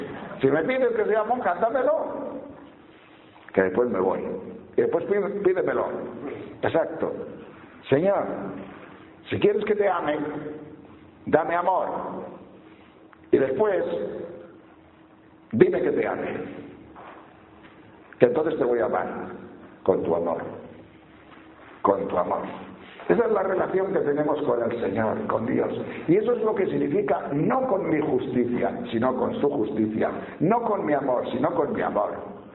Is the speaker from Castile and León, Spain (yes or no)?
yes; Palencia, Castile and León, Spain; Estoy hablando en Palencia, porque vengo de Palencia